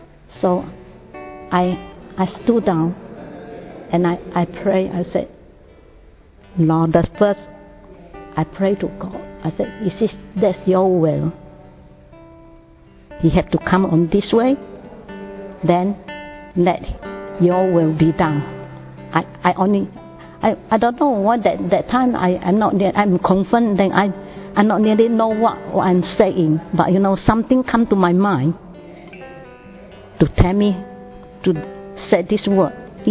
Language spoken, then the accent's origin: English; Singapore; from Singapore.